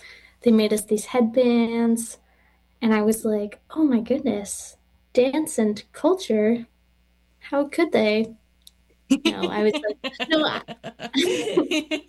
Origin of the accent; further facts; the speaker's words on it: Nanaimo, British Columbia, Canada; I'm from the Penelicut tribe. Grew up on the Nanaimo territories. That is Vancouver Island.